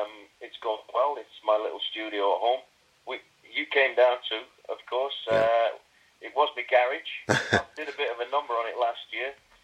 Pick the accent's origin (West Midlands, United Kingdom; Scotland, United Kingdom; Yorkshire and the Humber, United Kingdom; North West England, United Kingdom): Yorkshire and the Humber, United Kingdom; Sheffield; moved away; also born or lived in London; I moved from Sheffield when I was fairly young. I gravitated towards London, which was where it was happening in those days.